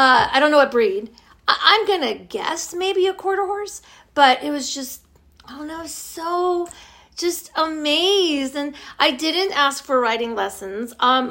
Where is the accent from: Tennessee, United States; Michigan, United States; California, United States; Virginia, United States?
Virginia, United States; I was like 5 years old and I grew up in Virginia and my neighbor, we had not acre lots, but we had big lots.